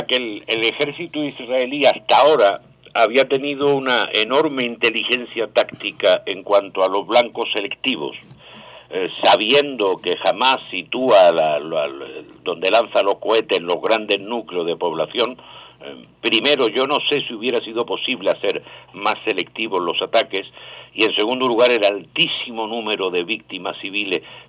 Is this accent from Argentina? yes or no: no; Tangier, Tanger-Tetouan-Al Hoceima, Morocco; moved away; yo recordaba que en mi infancia en Tánger